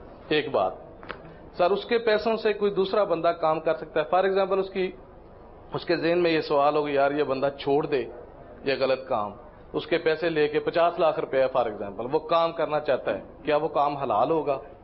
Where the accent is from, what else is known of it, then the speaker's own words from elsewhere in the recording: Mandi Bahauddin, Punjab, Pakistan; میرا تعلق منڈی بولدین سے ہے.